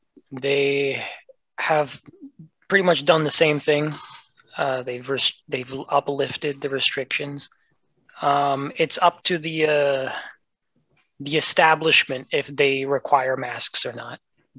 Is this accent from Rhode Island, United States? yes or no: no; New York, United States; I'm a New Yorker. That's like in my blood.